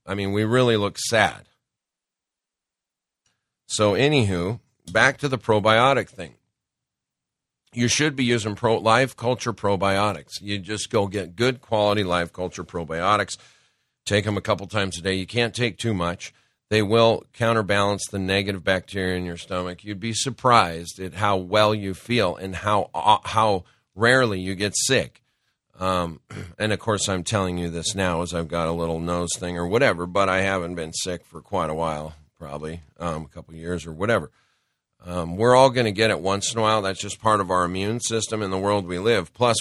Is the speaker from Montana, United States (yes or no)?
yes; Montana, United States; He was driving a four-wheeler, and we're from Montana.